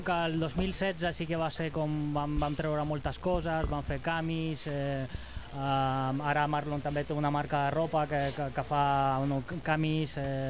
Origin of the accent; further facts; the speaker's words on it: Ukraine; soc d'Ucraïna